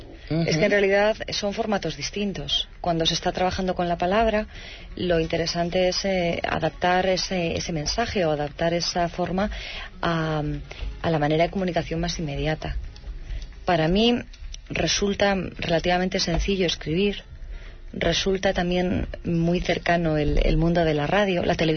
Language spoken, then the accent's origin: Spanish; Llodio, Basque Country, Spain; en un pueblo como el que yo me crié, que fue Llodio, cerca de Bilbao, no había más que una coral.